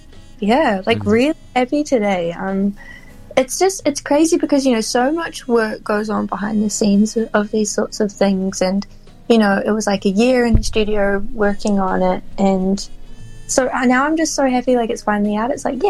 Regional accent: Australia; born there; I was born in Australia, and I think like there are quite a lot of Mims in Aussie.

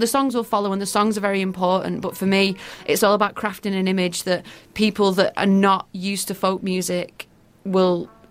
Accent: England, United Kingdom; I'm super good at it in England because I'm English

